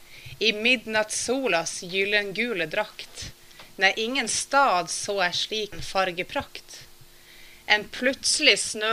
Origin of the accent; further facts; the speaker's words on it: Tromsø, Troms, Norway; now in Sweden; och jag kommer ju då från Tromsö i norra Norge, som ungefär är 120 mil norrut från Örnsköldsvik.